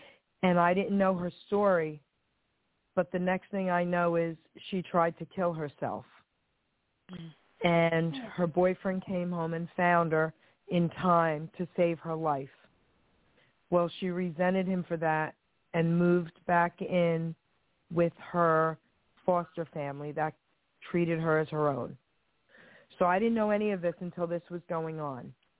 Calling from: New Jersey, United States; I'm calling from New Jersey.

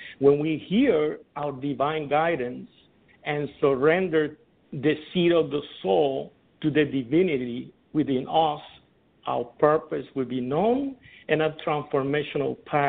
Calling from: Tampa, Florida, United States; Tampa, Florida.

